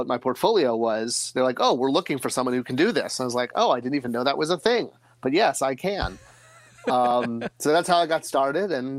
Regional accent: Connecticut, United States; So I grew up in Connecticut. A lot of outdoor play.

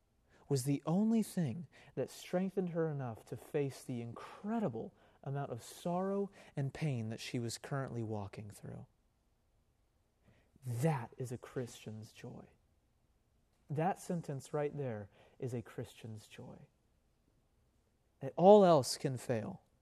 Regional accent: Louisville, Kentucky, United States; she was a leader at a church that I grew up at in Louisville, Kentucky.

